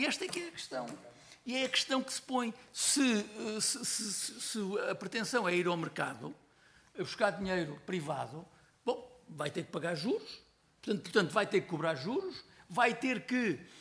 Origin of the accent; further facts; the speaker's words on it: Portugal; não enquanto portugueses normais temos opinião sobre tudo